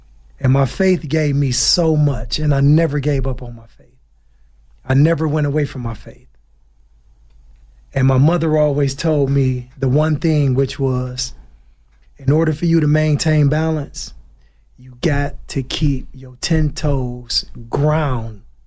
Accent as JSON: {"language": "English", "region": "Michigan", "country": "United States", "said": "I am from Michigan"}